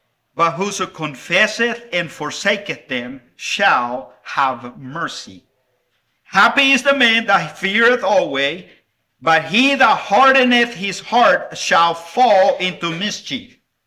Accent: Santa Ana, El Salvador; I remember growing up in Central America and the city where I was born, in Santa Ana of El Salvador.

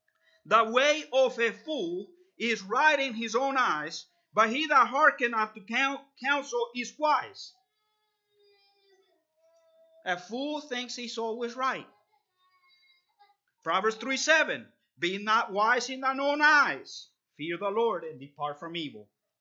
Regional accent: El Salvador; I grew up in El Salvador, like I already told you.

